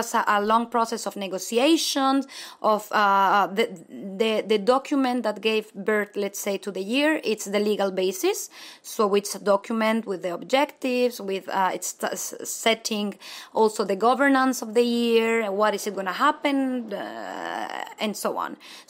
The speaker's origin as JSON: {"language": "English", "country": "Mexico", "second_language": "English", "said": "I am not European. to start with, I'm from Mexico, so for me it's super interesting to when I arrived here"}